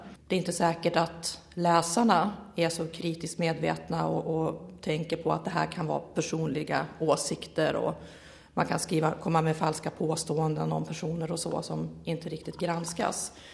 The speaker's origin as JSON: {"language": "Swedish", "country": "Sweden", "said": "det är klart att som svensk så är det naturligtvis så att det är kollegorna i de nordiska länderna"}